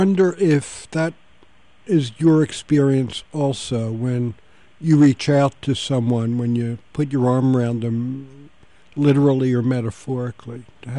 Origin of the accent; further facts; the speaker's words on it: Atlantic City, New Jersey, United States; He's the pastor at the Second Baptist Church in my hometown in Atlantic City.